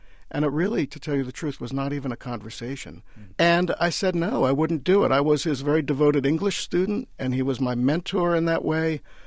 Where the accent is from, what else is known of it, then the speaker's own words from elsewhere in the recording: Levittown, United States; I am from Levittown.